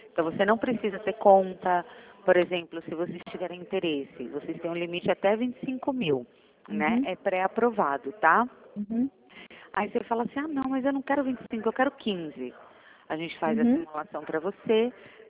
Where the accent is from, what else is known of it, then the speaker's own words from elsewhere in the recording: Sorocaba, São Paulo, Brazil; Eu sou de Sorocaba.